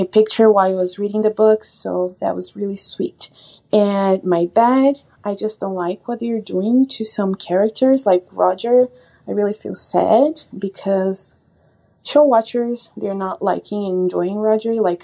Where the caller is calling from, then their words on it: Brazil; I'm calling from Brazil.